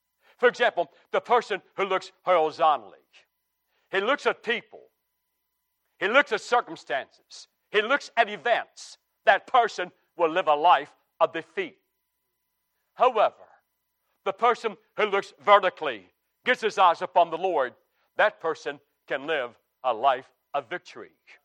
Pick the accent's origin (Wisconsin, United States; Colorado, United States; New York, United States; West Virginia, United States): West Virginia, United States; now in South Carolina, United States; Well, I'm from West Virginia, and I love the state of West Virginia. I now live in South Carolina, and I love the state of South Carolina.